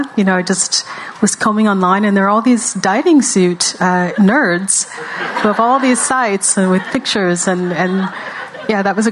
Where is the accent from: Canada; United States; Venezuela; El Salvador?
Canada; Western Canada; having been born and raised in Western Canada, I wasn't exposed to this in the school system.